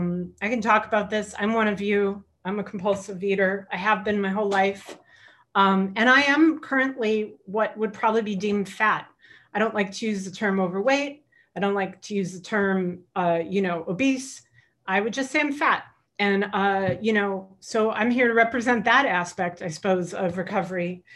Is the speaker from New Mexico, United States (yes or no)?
no; Los Angeles, California, United States; I grew up in Los Angeles. I don't live there now.